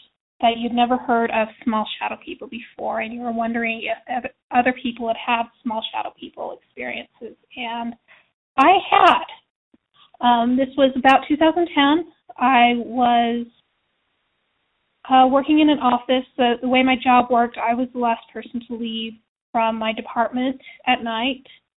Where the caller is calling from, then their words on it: Utah, United States; I'm calling from Utah.